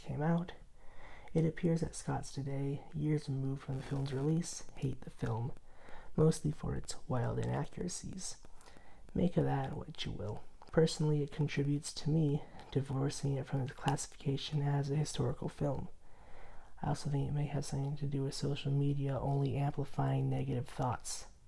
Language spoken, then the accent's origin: English; United States; So, if we Americans are called barbaric by our fellows overseas, they're more right than wrong